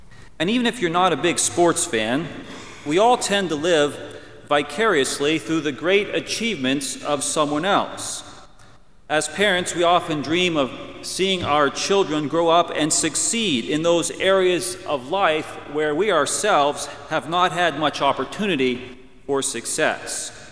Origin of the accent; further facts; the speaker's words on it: Pennsylvania, United States; having spent my childhood years growing up in Western Pennsylvania